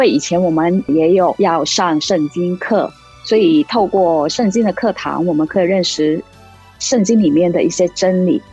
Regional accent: Hong Kong; first language yue; Chinese is a second language; 我是从小家里都是讲粤语，因为我在香港出生长大，所以一直都是在一个讲粤语的环境当中。

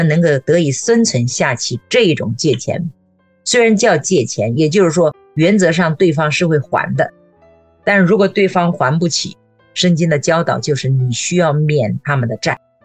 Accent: China; 我小的时候在中国

